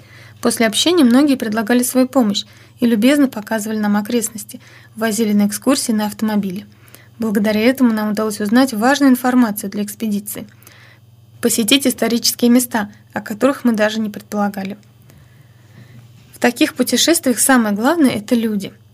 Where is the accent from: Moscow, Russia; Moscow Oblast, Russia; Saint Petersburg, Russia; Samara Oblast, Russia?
Samara Oblast, Russia; Tolyatti; Многие были удивлены, что мы идем из России, да еще из Тольятти.